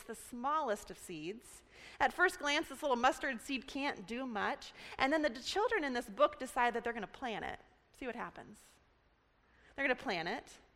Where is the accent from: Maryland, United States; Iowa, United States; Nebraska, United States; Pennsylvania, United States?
Nebraska, United States; Well, I grew up in Nebraska, and a fair warning, you're going to hear a few number of Nebraska stories since I'm from the great Cornhusker State.